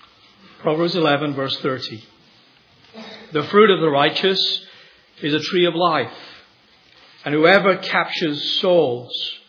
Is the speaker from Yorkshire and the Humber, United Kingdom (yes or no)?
yes; Leeds, Yorkshire and the Humber, United Kingdom; Leeds University, which is a city that I grew up in England, in my teenage years.